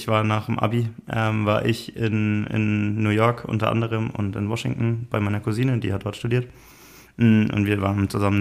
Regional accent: Nuremberg, Bavaria, Germany; bin 24 Jahre alt, komme, wie man an meinem Dialekt dann doch unschwer erkennt, auch aus Nürnberg.

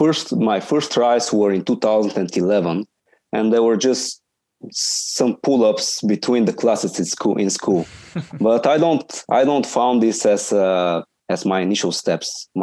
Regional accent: Sofia, Sofia City, Bulgaria; from Bulgaria, Sofia. I'm currently 22 years old

